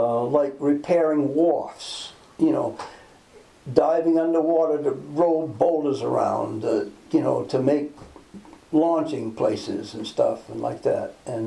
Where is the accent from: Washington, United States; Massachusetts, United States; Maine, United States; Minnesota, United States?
Maine, United States; Well, you know, I'm going to be at home because I grew up in the Pine Tree State.